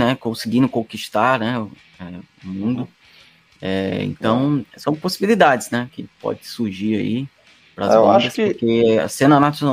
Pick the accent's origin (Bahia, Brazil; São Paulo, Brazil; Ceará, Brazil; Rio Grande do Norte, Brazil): Ceará, Brazil; Fortaleza; aqui eu sou de Fortaleza, né